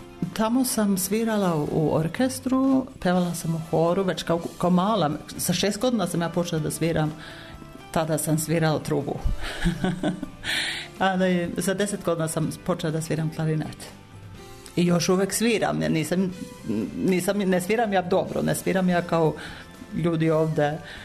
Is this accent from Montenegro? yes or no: no; Norway; Ja sam rođena na farmi u Norveškoj. Odrasla sam na maloj farmi. Moji roditelji su držali krave i ovce, kokoške, isto kao ovdje otprilike.